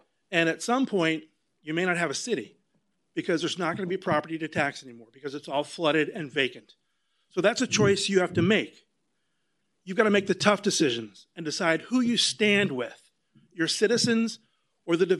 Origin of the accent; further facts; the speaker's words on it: Tomoka Farms, Florida, United States; I'm from the Tomoka Farms Village, a little bit north of here.